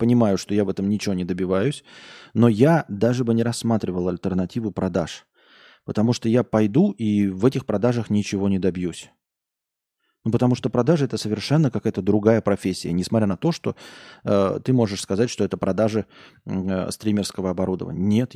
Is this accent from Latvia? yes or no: no; Yakutsk, Sakha Republic, Russia; хочет, видимо, чтобы я прокомментировал про мой родной город Якутск.